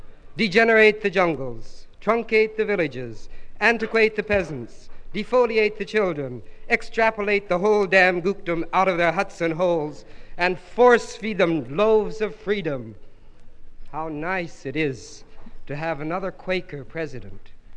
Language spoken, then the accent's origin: Dutch; United States; Ik ben Amerikaan, ik kom van een Quaker achtergrond.